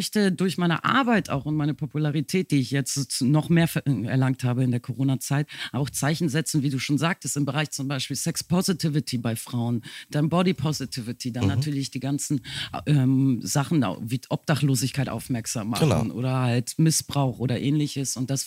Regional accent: Bremen, Germany; now in Hamburg, Germany; Und ich als Bremer Kind, das darfst du in Hamburg gar nicht so laut sagen, hatte dann die Möglichkeit, nach Hamburg zu gehen

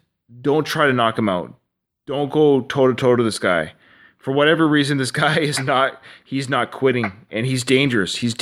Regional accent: Canada; Oh, yes. We are all Canadian.

